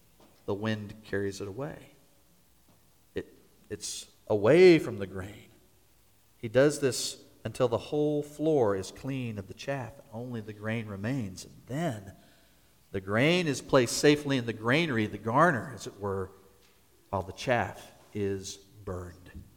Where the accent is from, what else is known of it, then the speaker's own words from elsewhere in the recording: Kansas, United States; Now, as a boy growing up in Kansas, I knew what the harvest was about.